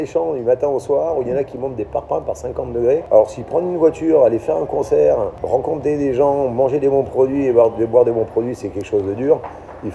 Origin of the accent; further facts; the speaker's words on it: Auvergne-Rhône-Alpes, France; nous, en tant qu'Auvergnat